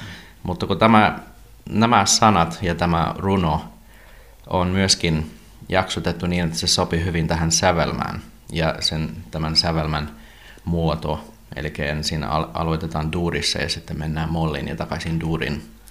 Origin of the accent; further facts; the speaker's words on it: Canada; now in Espoo, Finland; Tulin Kanadasta tänne Suomen vuonna 1996 ja valmistuin kantoriksi ja nyt toimin Espoon tuomiokirkoseurakunnassa kantorina.